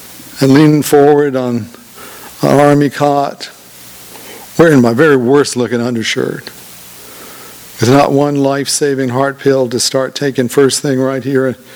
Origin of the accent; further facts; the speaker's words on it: Rocky Mount, North Carolina, United States; My hometown, Rocky Mount, North Carolina, lost a quarter of its real estate to a flood in 1999, the Hurricane Floyd flood.